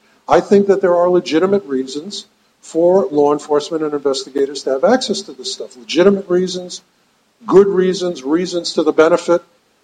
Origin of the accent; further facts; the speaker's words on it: United States; But on the other hand, I'm an American. And it creeps me out as an American that there is this much information available.